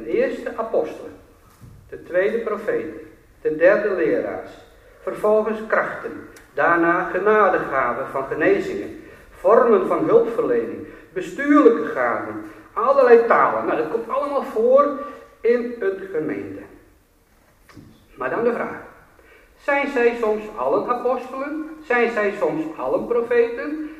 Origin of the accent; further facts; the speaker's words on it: Dokkum, Friesland, Netherlands; born there; Dan zegt hij zo van, waar ben je ook alweer geboren? Ik zeg, nou in Dokkum.